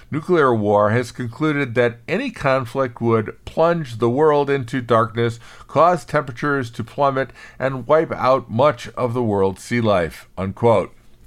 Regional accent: Elmhurst, Illinois, United States; Elmhurst, Illinois, my hometown, has some great outside dining venues as well.

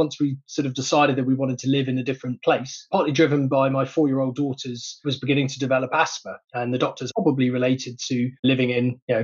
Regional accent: South West England, United Kingdom; I grew up in Cornwall, so I've always known that Cornwall was a lovely place to live and things. And after university, I traveled around. I lived abroad in the Middle East, in America for a little while. And then we spent about 5 or 6 years in London.

